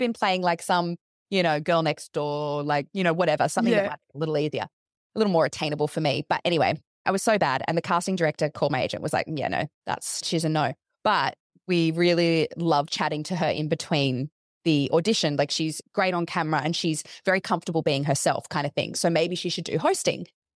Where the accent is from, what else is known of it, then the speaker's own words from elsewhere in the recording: Australia; I think there's something really magical about being Australian in a lot of ways.